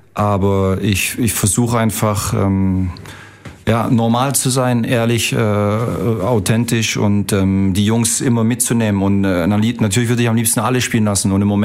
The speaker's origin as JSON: {"language": "German", "town": "Leipzig", "region": "Saxony", "country": "Germany", "tie": "born or raised there", "said": "Leipzig und dort, wo meine Familie natürlich lebt, das ist dann meine Heimat."}